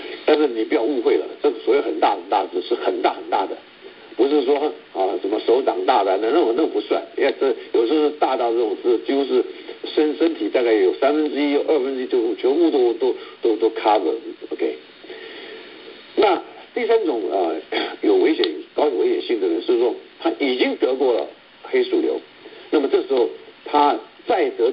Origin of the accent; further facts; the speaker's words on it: China; 那我们中国人身上